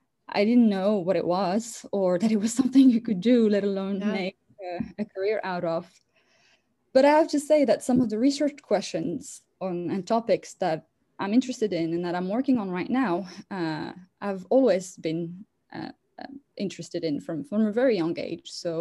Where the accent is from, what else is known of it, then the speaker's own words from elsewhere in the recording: Casablanca, Casablanca-Settat, Morocco; And so I grew up in Casablanca, which is a big, one of these really big, noisy, overwhelming cities that are developing rapidly and with lots of wealth and social inequalities.